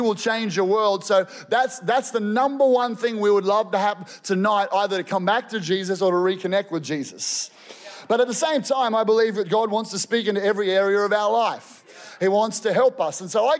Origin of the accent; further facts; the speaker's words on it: Boisdale, Victoria, Australia; I grew up on a dairy farm in Boysdale, Victoria, population 75. All right. My parents were once missionaries to the Northern Territory.